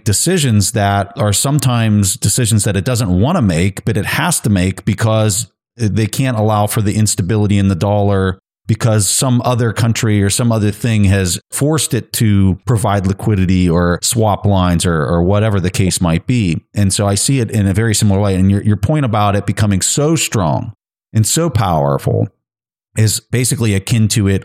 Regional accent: United States; As an American, as you're talking about the dollar and the advantage of it expanding

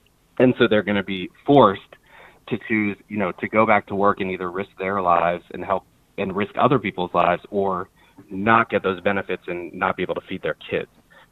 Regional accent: Atlanta, Georgia, United States; also born or lived in New York; Yeah, I'm born and raised in Atlanta. I live here now. Lived here most of my life, but I've also lived in New York a couple of times

